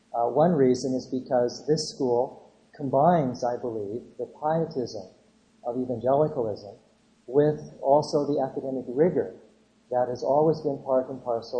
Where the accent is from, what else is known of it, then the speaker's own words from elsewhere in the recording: Canada; I'm a Canadian. I live in Canada.